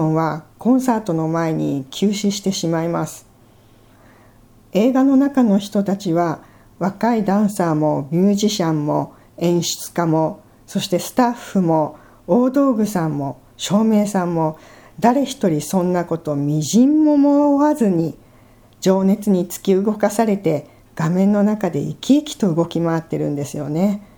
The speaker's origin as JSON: {"language": "Japanese", "region": "Fukuoka", "country": "Japan", "said": "夫が福岡の私の実家への転勤願いを出し、しばらく実家でお世話になることになりました。"}